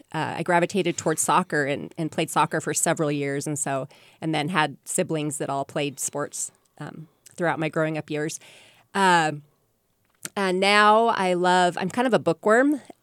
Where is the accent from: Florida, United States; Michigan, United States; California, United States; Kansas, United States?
California, United States; I grew up in the San Francisco, California Bay Area.